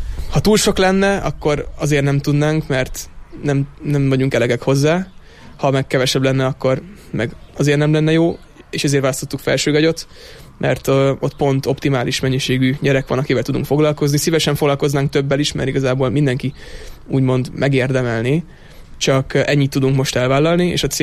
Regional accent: Budapest, Hungary; mert ezt talán nem is mondtam még, hogy Budapestről származunk egyébként.

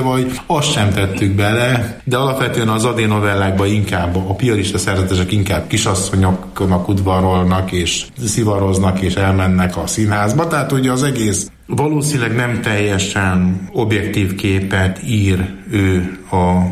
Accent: Gyöngyös, Heves, Hungary; born there; Hát meg én, mert én Gyöngyösen születtem

